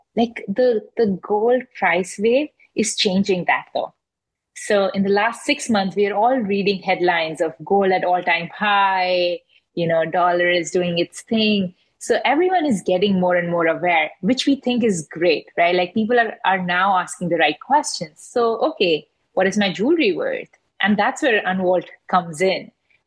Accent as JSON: {"language": "English", "country": "India", "tie": "born or raised there", "said": "I grew up in India, and in India, I saw gold as a source of wealth"}